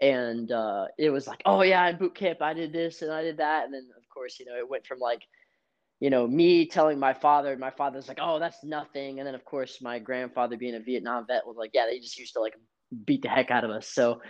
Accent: Houston, Texas, United States; I grew up in Houston, Texas. I'm actually a third generation Marine.

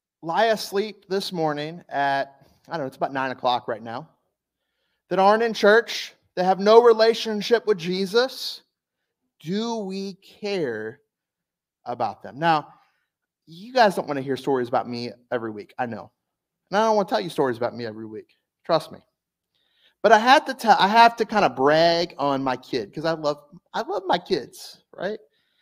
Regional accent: Miami, Florida, United States; also born or lived in West Palm Beach; And this is one of the things I love about being American, because we are just so mixed in culture, DNA. Again, I came from by Miami and West Palm Beach.

